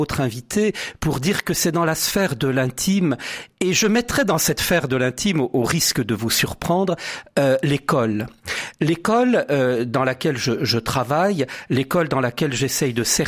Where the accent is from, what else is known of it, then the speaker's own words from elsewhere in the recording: Auvergne-Rhône-Alpes, France; moi je suis savoyard d'origine